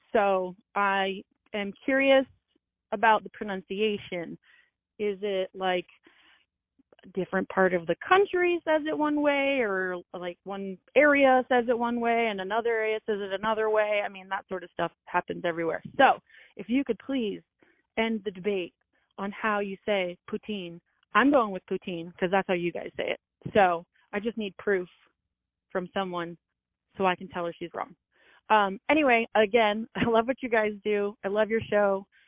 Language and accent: English; New York, United States; I'm actually from New York. It's a really small, very small town in way, way, way upstate. I always joke that it's Southern Canada.